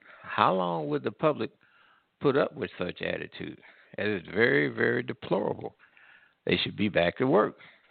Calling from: Midwest, United States; Calling from the Midwest.

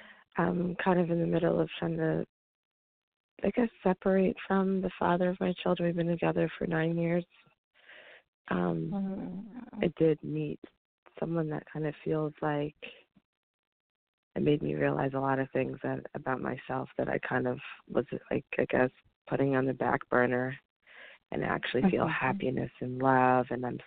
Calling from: New Jersey, United States; I'm calling from New Jersey.

